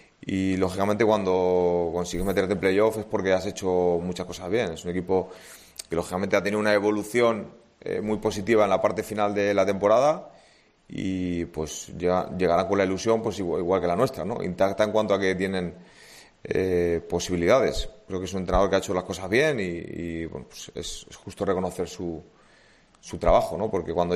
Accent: Valladolid, Castile and León, Spain; born there; el Valladolid, que es el equipo de mi tierra, donde yo he nacido.

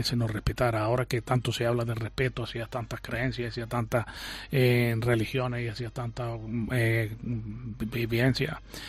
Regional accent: Arjona, Andalusia, Spain; desde que comencé en mi pueblo de Arjona, a ver, cuando tengo uso de razón

